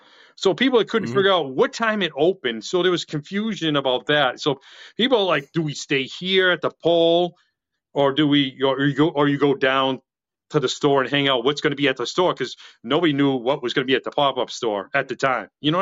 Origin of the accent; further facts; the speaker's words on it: Massachusetts, United States; I'm from Massachusetts, and I know probably more than some people in New York do.